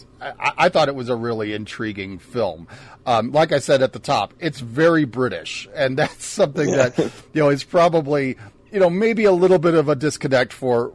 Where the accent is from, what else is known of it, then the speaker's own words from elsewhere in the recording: United States; Now, being an American, this isn't really a part of history that is something I was exposed to.